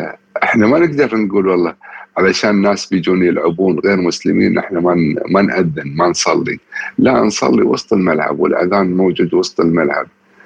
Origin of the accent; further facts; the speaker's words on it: Qatar; ويخليني أرفع رأسي وأقول أنا قطري